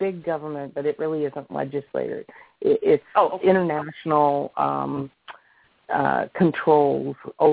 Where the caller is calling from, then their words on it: California, United States; The San Francisco Bay Area, about 20 minutes south of Berkeley.